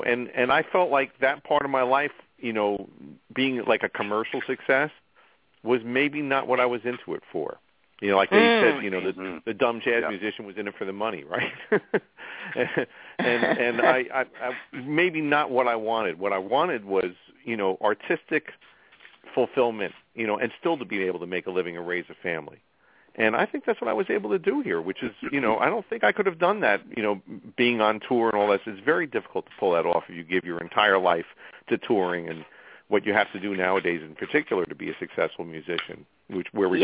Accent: New York, United States; moved away as an adult; I moved here in 1989 from our mutual home state, me and Todd's home state of New York.

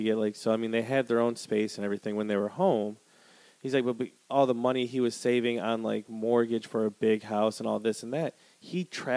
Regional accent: Wisconsin, United States; when I was a teenager, my hometown of Wisconsin was fucking minuscule.

